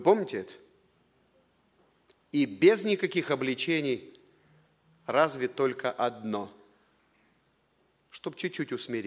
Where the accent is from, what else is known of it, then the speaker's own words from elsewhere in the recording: Moldova; Чувствуете, я приехал из Молдовы, да?